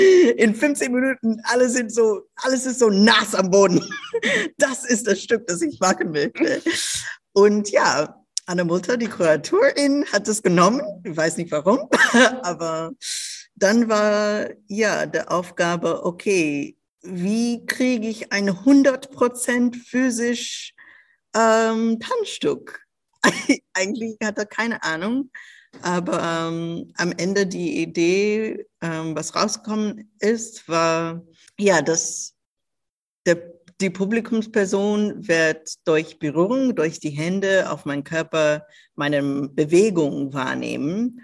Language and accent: German; Jamaica; German is a second language; also born or lived in United States; now in Berlin, Germany; Ich war nach Berlin umgezogen. Vorher war ich in den USA und vorher in Jamaika, wo ich aufgewachsen bin.